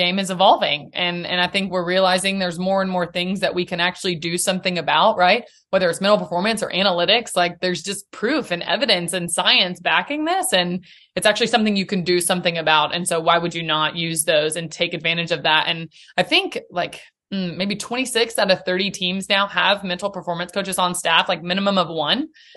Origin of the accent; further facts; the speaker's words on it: Nashville, Tennessee, United States; Born and raised in Nashville. My parents still live in Nashville, so I get to visit pretty often.